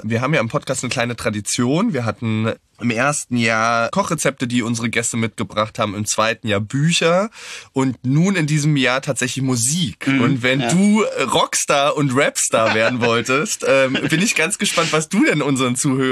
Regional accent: Wittenberg, Saxony-Anhalt, Germany; ich bin in Wittenberg aufgewachsen, in Sachsen-Anhalt

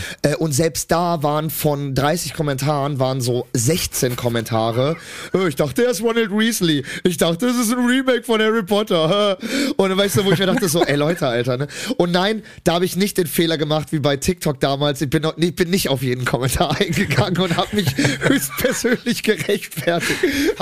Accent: Cologne, North Rhine-Westphalia, Germany; Das Ding ist, ich bin ja Kölner. Und als Kölner wächst du mit dem Karneval auf.

